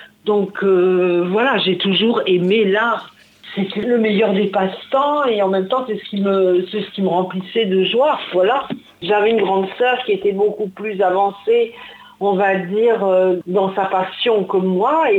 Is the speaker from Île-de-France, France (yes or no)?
yes; Paris, Île-de-France, France; now in Dordogne, France; au départ, je viens de Paris. Voilà, je vis en Dordogne depuis bien longtemps.